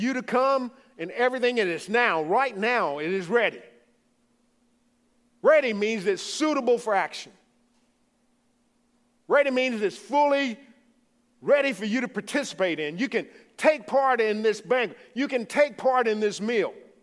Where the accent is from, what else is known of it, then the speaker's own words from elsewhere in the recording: Louisiana, United States; I'm from the Bayou State, great state of Louisiana.